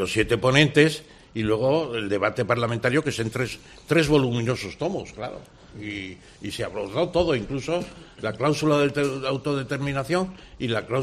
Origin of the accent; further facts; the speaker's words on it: Spain; Yo soy español, no me considero nacionalista, me considero ciudadano del mundo